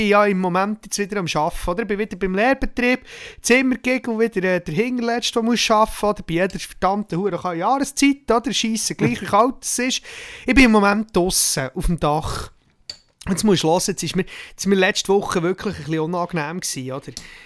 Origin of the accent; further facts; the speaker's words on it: Switzerland; wir sind Schweizer, uns ist das irgendwo durch schon egal.